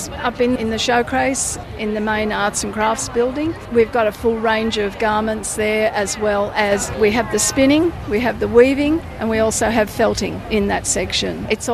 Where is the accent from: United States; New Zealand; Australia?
Australia; Jervis Bay, New South Wales; Jervis Bay.